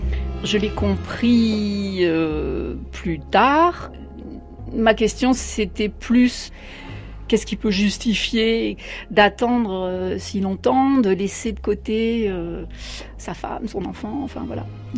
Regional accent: Bordeaux, Nouvelle-Aquitaine, France; born there; now in Toulouse, France; j'ai 60 ans, j'habite à Toulouse depuis une dizaine d'années. Je suis née à Bordeaux en 1959

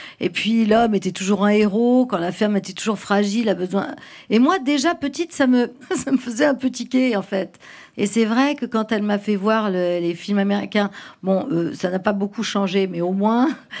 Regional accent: Rouen, Normandy, France; comme on vient de Rouen tous les deux

